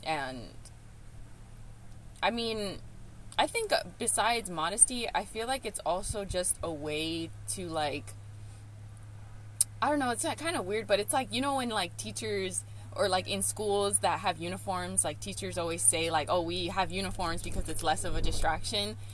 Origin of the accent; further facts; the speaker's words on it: United States; especially growing up in America, like, we get influenced